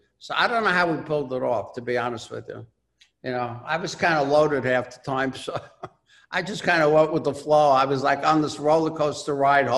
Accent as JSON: {"language": "English", "town": "New York City", "region": "New York", "country": "United States", "tie": "born or raised there", "said": "in my hometown. That was a little nerve-wracking."}